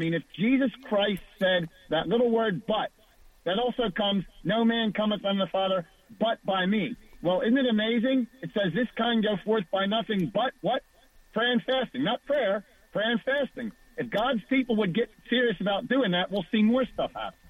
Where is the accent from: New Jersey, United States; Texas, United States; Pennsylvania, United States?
Pennsylvania, United States; I mean, I'm from Pennsylvania